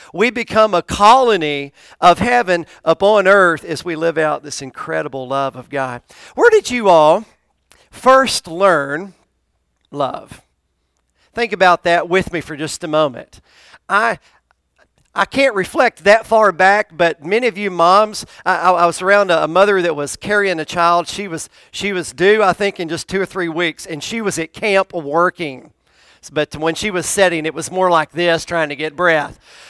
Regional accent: Tennessee, United States; I grew up on a farm in Tennessee, in Middle Tennessee. And my sister was born in Nashville. I was born in Nashville as well.

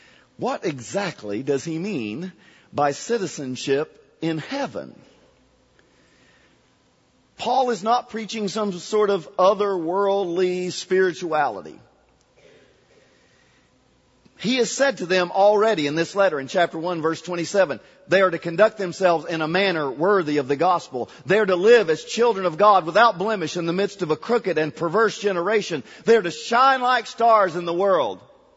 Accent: Kentucky, United States; I grew up in Kentucky. I learned a little phrase of personal morality.

